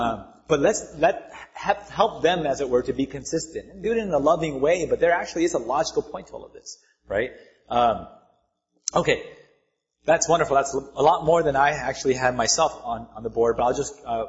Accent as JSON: {"language": "English", "country": "United States", "tie": "born or raised there", "said": "this is me speaking as someone born and raised in America, evangelical Christian, you know, 75% of my life now."}